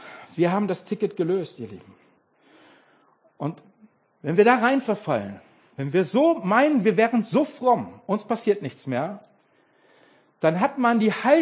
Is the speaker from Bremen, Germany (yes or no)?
no; North Rhine-Westphalia, Germany; Oder im Ruhrpott, wo ich herkomme.